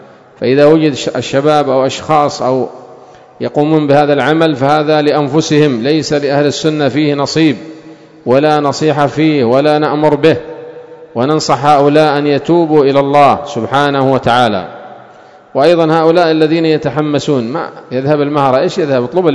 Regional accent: Aden, Yemen; عندنا في عدن فرقة يتزعمون مسألة تغيير المنكر

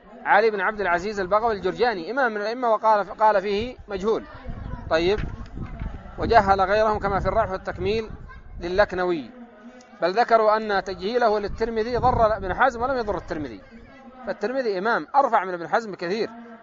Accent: Yemen; قال ابن الصلاح: وربما عندنا في اليمن بعض الأسماء من هذا. طيب، فعندنا هنا في دماج بعض الإخوة

